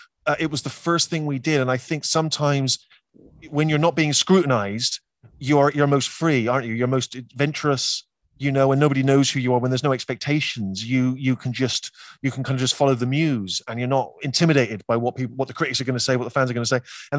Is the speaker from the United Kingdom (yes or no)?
yes; United Kingdom; when MASH was shown when I was growing up on British TV, it did not have a laugh track.